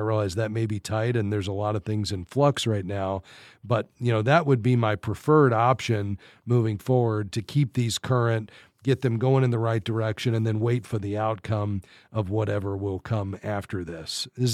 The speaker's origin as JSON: {"language": "English", "town": "Fort Lauderdale", "region": "Florida", "country": "United States", "tie": "born or raised there", "said": "Let's go to Fort Lauderdale, my hometown."}